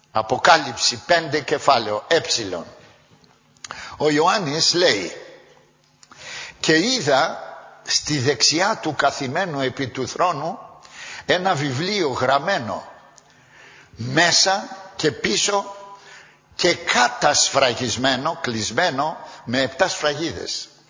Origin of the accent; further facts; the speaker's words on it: Greece; συγκινούμαστε, ας πούμε, να είμαστε Έλληνες εμείς